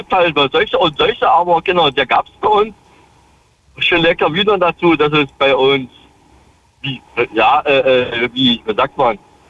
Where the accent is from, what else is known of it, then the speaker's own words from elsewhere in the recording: Kamenz, Saxony, Germany; bin ich dann halt eben in meine alte Heimat nach Kamenz gefahren wieder.